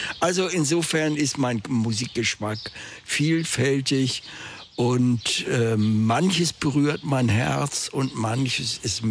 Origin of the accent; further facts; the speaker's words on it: Hamburg, Germany; Ja, ich bin in Hamburg geboren und war da auch auf einem naturwissenschaftlichen Gymnasium